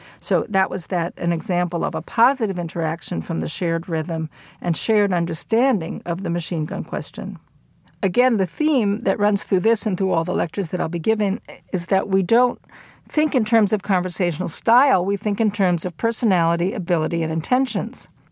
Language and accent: English; New York, United States; I had a visit from my sister, who, like me, was born and raised in New York.